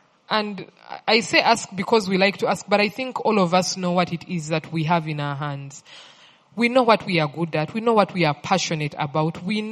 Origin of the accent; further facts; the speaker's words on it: Western Region, Uganda; well, I grew up in the West. That's where I went to school. And then I came to Kampala later in life.